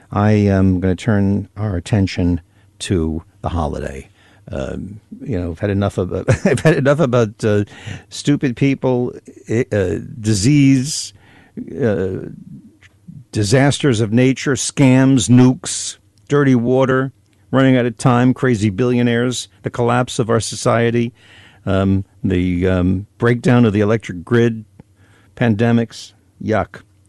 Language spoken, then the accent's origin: English; New York, United States; also born or lived in New England; Now, I grew up in the Northeast. I did not grow up in New England. I grew old in New England. I grew up in New York.